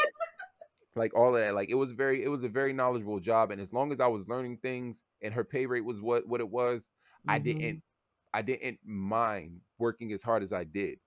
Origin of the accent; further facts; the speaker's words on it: East Coast, United States; I didn't understand. I didn't know. I was just from the East Coast.